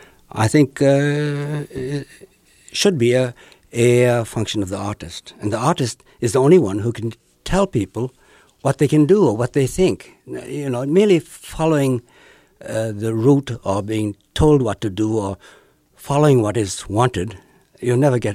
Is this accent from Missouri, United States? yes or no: no; New York, United States; since I was from New York, after all, I didn't have to comply to this order to be locked up.